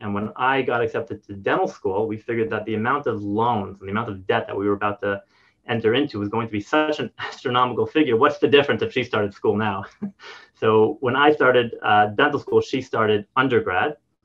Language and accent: English; New York, United States; also born or lived in New Jersey; So I grew up in on the East Coast in New York, New Jersey. About 20 years ago, my family moved to Israel. I did not follow them